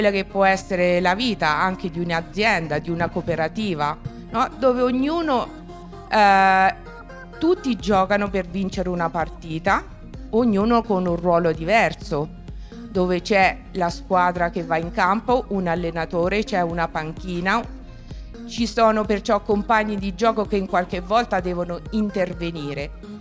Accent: Rome, Lazio, Italy; siccome sono di Roma, sono romanista

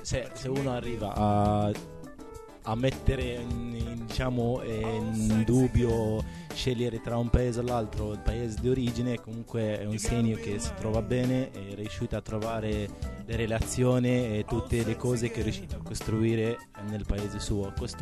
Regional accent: Northern District, Israel; Italian is a second language; vengo da un paese, diciamo in provincia di Nazareth, studio medicina.

